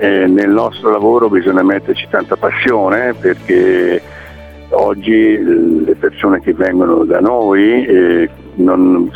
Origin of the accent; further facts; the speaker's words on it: Tuscany, Italy; io sono toscano, lavoro soprattutto in Toscana